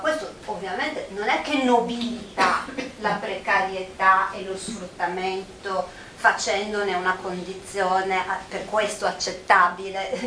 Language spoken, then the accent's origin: Italian; Milan, Lombardy, Italy; born there; Sono nata quindi a Milano, perché la mia famiglia era emigrata in parte a Milano, in parte a Genova, in parte a Torino.